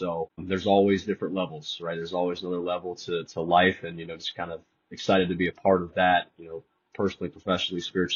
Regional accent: Columbus, Ohio, United States; born and raised in Columbus, Ohio. Went to Walsh University for college, played college football there

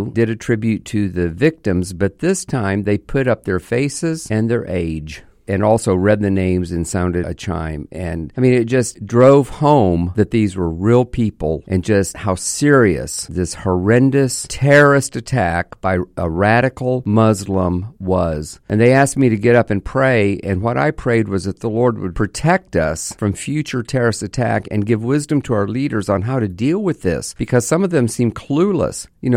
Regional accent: Orlando, Florida, United States; It happened right here in my hometown, 1 mile from where I lived when my wife and I were newly married. We lived close to downtown Orlando

